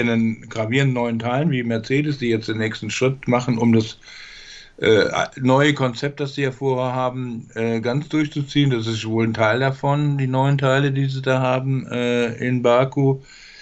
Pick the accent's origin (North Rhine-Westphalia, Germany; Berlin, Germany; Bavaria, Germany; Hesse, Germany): Hesse, Germany; in der Gegend, wo ich herkomme, Taunus und Frankfurt